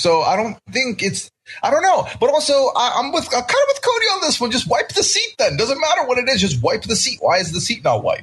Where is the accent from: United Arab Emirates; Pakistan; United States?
United Arab Emirates; Dubai; So I grew up in Dubai. And in Dubai, it is pretty much customary